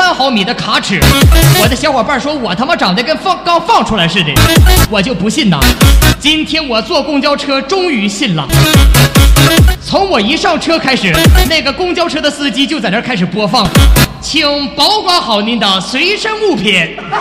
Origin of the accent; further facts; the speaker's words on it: Qingdao, Shandong, China; 我来自山东青岛，